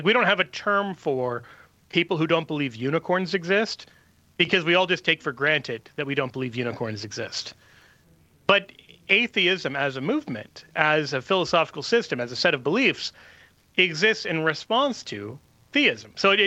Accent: Midwest, United States; I'm a Midwesterner as well.

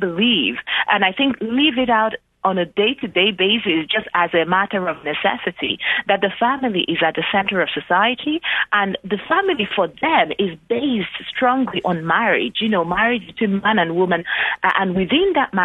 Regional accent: Nigeria; So as we sang this just growing up in Africa, in Nigeria particularly, we didn't realize that the song was kind of about us.

